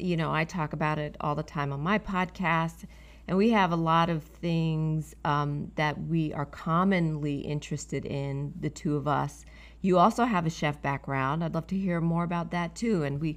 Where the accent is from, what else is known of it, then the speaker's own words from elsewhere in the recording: New York City, New York, United States; So I'm a New Yorker, native New Yorker.